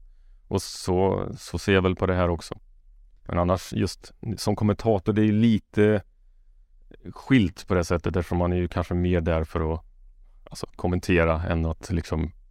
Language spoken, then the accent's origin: Swedish; Karlstad, Värmland, Sweden; Jag är från Karlstad, där är inte lokala fotbollen säkert stor heller.